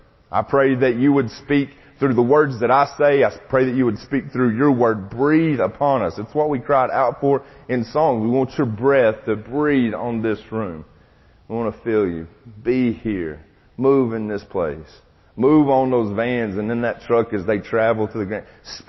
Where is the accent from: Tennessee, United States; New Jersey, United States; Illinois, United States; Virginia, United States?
Tennessee, United States; Mainville; Look, I'm from Mainville, Tennessee. I'm not afraid to fight dirty, you know?